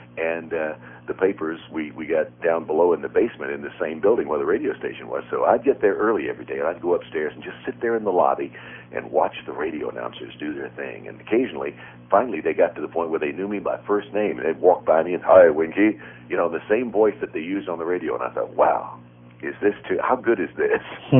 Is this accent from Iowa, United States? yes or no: no; Jackson, Tennessee, United States; When I was a kid, growing up in Jackson, Tennessee, small town, about 25,000 people, I had a playmate across the street from where we lived.